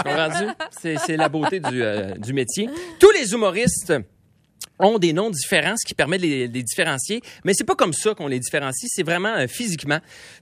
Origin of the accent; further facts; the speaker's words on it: Saint-Apollinaire, Quebec, Canada; moi, je viens de Saint-Apollinaire. Ça, c'est un petit village à côté de Québec.